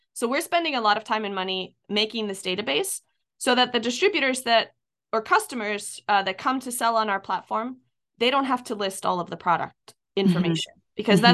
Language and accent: English; Iceland; No, I had this time in high school where I went back to, I'm from Iceland originally.